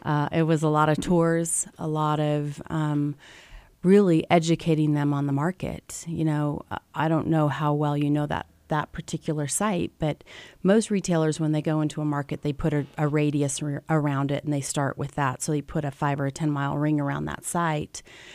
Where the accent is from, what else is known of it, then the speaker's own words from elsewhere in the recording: Salt Lake City, Utah, United States; I was from here. I'm born and raised in Salt Lake City.